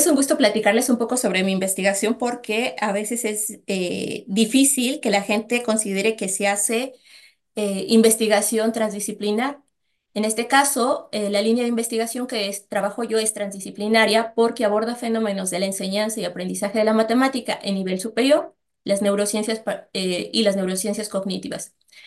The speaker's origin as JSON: {"language": "Spanish", "country": "Mexico", "lives_now": "Osorno, Chile", "said": "Originalmente soy de México, llevo 6 años radicando aquí en Osorno."}